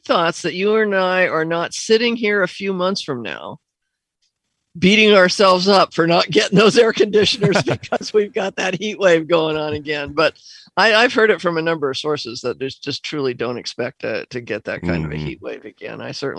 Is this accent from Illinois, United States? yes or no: no; Seattle, Washington, United States; it used to be when I grew up around here, Nathan, of course, I grew up in Seattle.